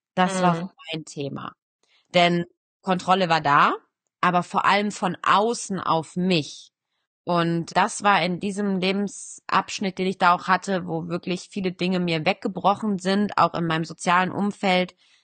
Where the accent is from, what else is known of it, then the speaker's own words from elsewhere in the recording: Cologne, North Rhine-Westphalia, Germany; now in Switzerland; Ich komme ursprünglich aus der Ecke von Köln, lebe jetzt aber bei Zürich